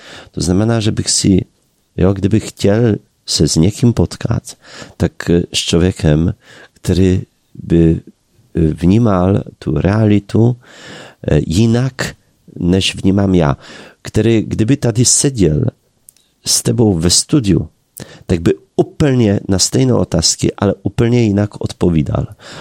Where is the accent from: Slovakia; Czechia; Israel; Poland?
Poland; Czech is a second language; ty, kteří jsou v Česku hrdinami, ty u nás v Polsku jsou těmi nejodpornějšími